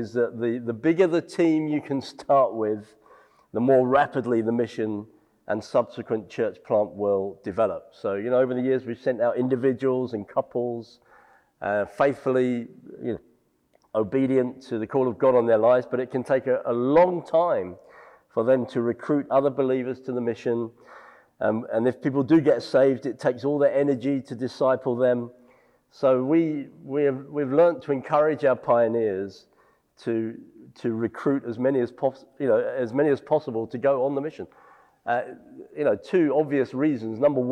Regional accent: London, United Kingdom; It's not that I come from London. I come from a city.

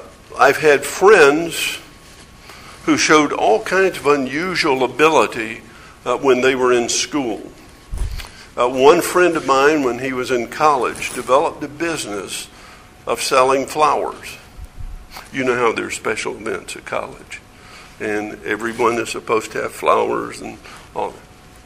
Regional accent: United States; I grew up in the United States where, for the most part, everything is monocultural, at least when I was growing up.

